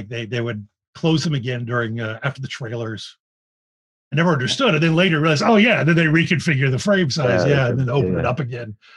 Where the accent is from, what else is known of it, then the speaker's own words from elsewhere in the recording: Philadelphia, Pennsylvania, United States; I'm from Philadelphia. It's one of the first movies I saw by myself in a theater.